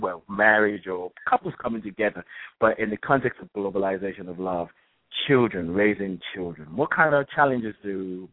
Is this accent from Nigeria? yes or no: yes; Nigeria; also born or lived in England; You know, I'm from Nigeria. I was born in England